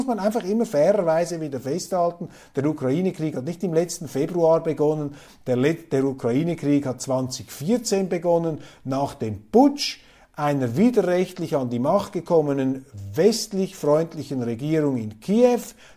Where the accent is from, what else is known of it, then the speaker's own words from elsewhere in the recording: Switzerland; Und ich plädiere einfach dafür, jetzt als Schweizer, ich bin ja ein Kleinstaatler, neutral, ein Eichhörnchen unter den Raubtieren der Geopolitik.